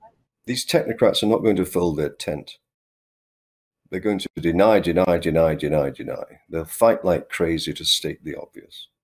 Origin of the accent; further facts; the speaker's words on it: Alberta, Canada; And just speaking as an Albertan now